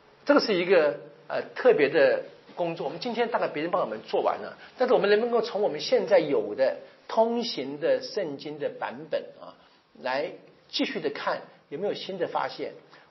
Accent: China; 因为我们中国人讲这个写文章，就是你可以理解成起承转合吧

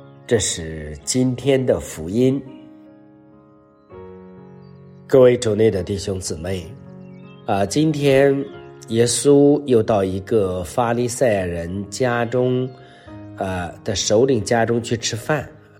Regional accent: China; 就是我们中国人有时候很虚伪

